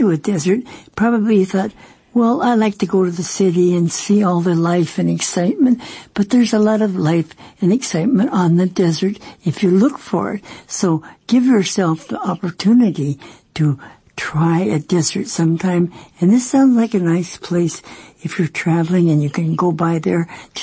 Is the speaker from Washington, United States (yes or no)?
yes; Washington, United States; I'm from the Northwest, and when I first came to Asia and went to Hong Kong, it was too hot.